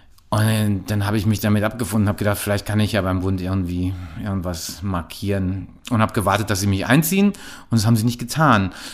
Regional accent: North Rhine-Westphalia, Germany; Ich bin ja in einer kleinen ostwestfälischen Kleinstadt aufgewachsen

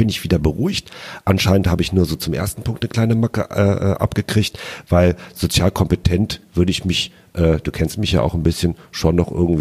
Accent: Lower Saxony, Germany; born there; ich bin in Niedersachsen geboren.

